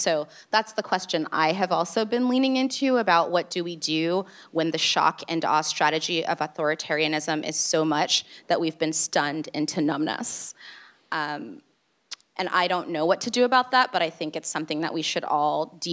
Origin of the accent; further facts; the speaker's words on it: Saudi Arabia; I grew up in Saudi Arabia